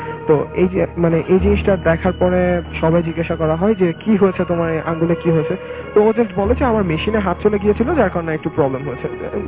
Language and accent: Bangla; Bangladesh; এসেছি বাংলাদেশ থেকে।